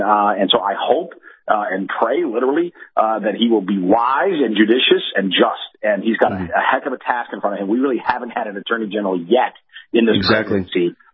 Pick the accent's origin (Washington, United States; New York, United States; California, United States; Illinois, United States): Illinois, United States; Chicago; But you know, regardless, look, I'm born and raised in Chicago, so you know I know a lot about voter fraud.